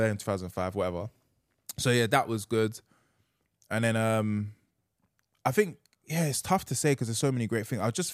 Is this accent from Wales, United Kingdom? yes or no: no; Peckham, London, United Kingdom; Yes, I am. But what area in London am I from?